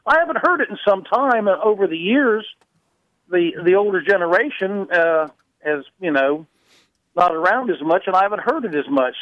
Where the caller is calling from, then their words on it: Thomasville, Georgia, United States; from Thomasville, Georgia.